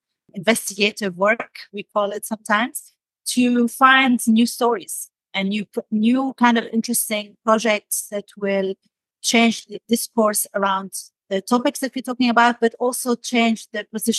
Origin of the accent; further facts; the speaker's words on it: Damascus, Damascus Governorate, Syria; now in Netherlands; because I come from a Middle Eastern background. I grew up in Damascus, Syria, and I moved to the Netherlands.